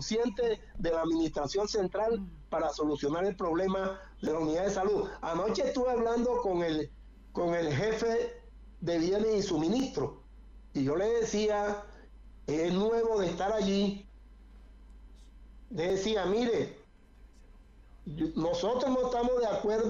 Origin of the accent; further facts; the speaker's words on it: Barranquilla, Atlántico, Colombia; yo soy barranquillero y me gusta el carnaval